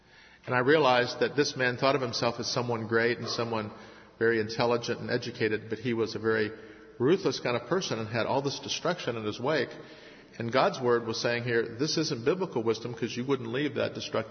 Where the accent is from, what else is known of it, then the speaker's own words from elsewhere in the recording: Midwest, United States; now in Atlanta, United States; And I grew up in the Midwest, and actually Atlanta has more tornadoes in the spring than any other part of the country, and have had one go over my house.